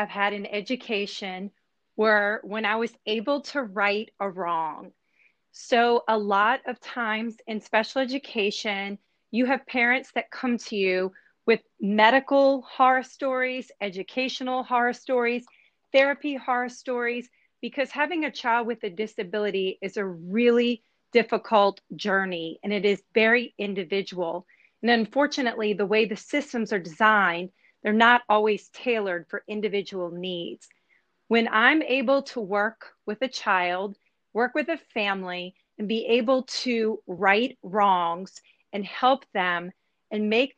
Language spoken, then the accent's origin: English; New Orleans, Louisiana, United States; I'm from New Orleans.